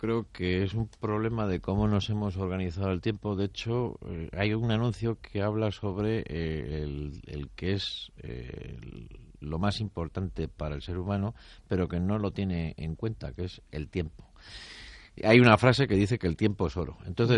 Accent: Spain; somos españoles y debemos de sentirnos orgullosos

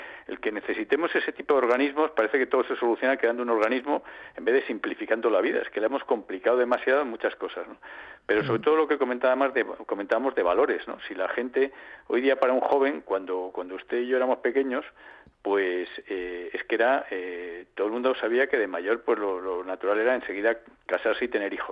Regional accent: Asturias, Spain; born there; Yo soy de Asturias de nacimiento, bueno, Asturias... es de llorar, vamos, ya el... Mire, yo nací en Asturias en 1960.

